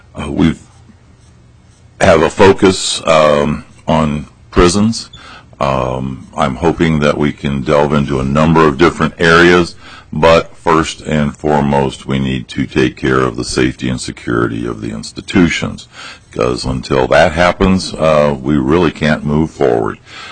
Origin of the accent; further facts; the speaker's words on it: Mankato, Minnesota, United States; I am the chair, and I'm from Mankato.